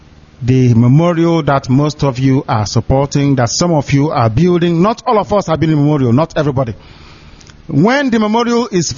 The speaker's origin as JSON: {"language": "English", "town": "Ibeku", "region": "Abia", "country": "Nigeria", "said": "from Isiama Faruku Ibeku. That's where I come from. Ibeku is in Biafra land. I'm not from Omuahia."}